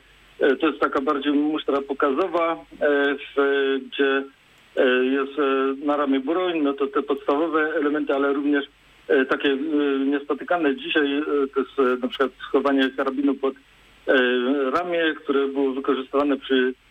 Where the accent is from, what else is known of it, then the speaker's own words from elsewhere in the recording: Leśnica, Opole Voivodeship, Poland; Po pierwsze, pochodzę z Leśnicy